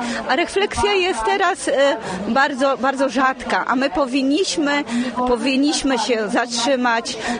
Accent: Uniejów, Łódź Voivodeship, Poland; Przyjechałam z Uniejowa.

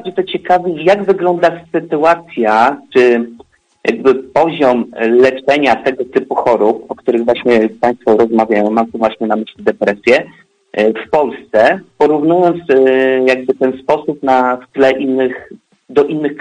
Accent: Warsaw, Masovian Voivodeship, Poland; jestem z Warszawy.

